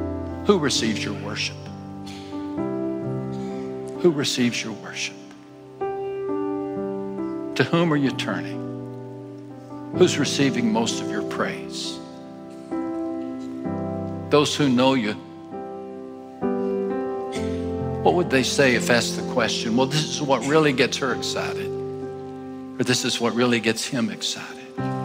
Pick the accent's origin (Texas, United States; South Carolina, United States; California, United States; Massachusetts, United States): Texas, United States; Growing up in West Texas, we used to make the long trek from the Permian Basin to South Texas because our whole family loved to fish.